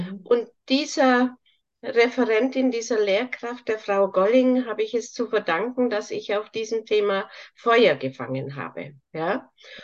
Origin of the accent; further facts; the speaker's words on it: Bavaria, Germany; accent: Bavarian; now in Wuppertal, Germany; Also an meiner Stimme hört ihr, ich komme aus Bayern. Ich lebe zwar jetzt in Wuppertal, aber ich bin ursprünglich aus Bayern. Und das hört man ja aus meiner Sprache.